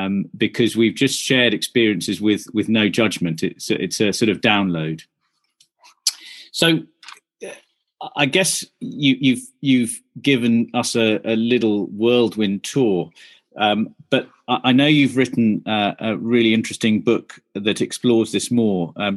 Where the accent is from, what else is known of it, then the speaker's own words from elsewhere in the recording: Sri Lanka; So I hail from Sri Lanka